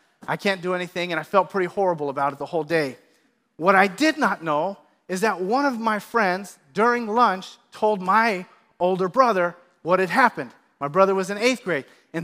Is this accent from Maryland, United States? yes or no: no; Sunnyvale, California, United States; Some of you know that I grew up in Sunnyvale. I'm from the Bay Area.